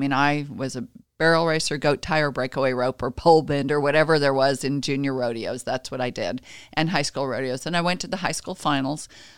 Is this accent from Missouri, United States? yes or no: no; Las Vegas, Nevada, United States; So I was born in Las Vegas, which is kind of odd because for the last 25 or 30 years, a lot of what's happened in the rodeo industry has happened in Vegas. But I grew up there.